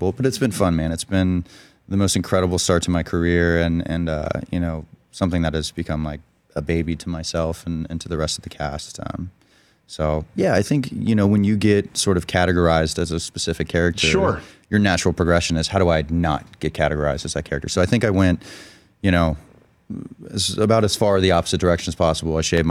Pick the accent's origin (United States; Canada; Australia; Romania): United States; Annapolis, Maryland; born there; I was born in Annapolis.